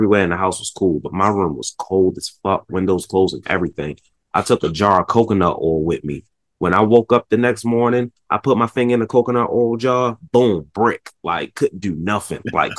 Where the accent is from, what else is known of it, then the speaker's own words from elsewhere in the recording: Baltimore, Maryland, United States; I said, "I'm from West Baltimore."